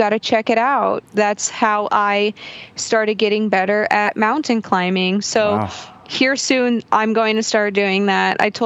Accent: St. Charles, Missouri, United States; We told him we're like from the St. Charles, St. Louis area.

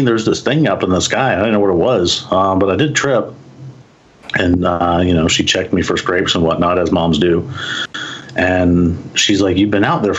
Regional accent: Texas, United States; I grew up in West Texas, way out in the middle of the desert, next to a military base. I'm a military brat. My dad was in the Air Force.

